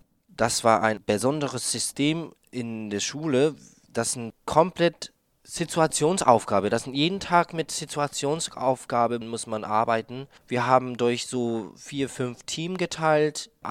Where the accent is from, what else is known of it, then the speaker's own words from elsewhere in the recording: Tokyo, Japan; Ich komme aus Tokio.